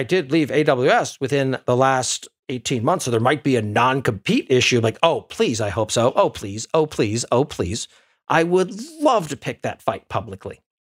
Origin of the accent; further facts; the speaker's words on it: Maine, United States; I grew up in Maine, and Amazon has roughly the same number of employees as live in Maine.